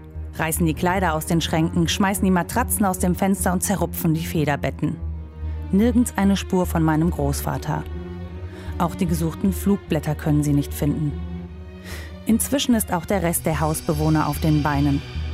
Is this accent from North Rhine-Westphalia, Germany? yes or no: yes; Mönchengladbach, North Rhine-Westphalia, Germany; Ich besuche meinen Vater in Brüggen, einem kleinen Ort zwischen meiner Heimat Mönchengladbach und der holländischen Grenze.